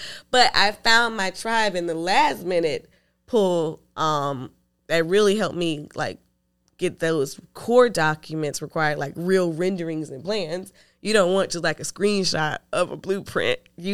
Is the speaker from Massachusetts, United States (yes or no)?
no; Miami, Florida, United States; Oh, I got what? I'm from Miami.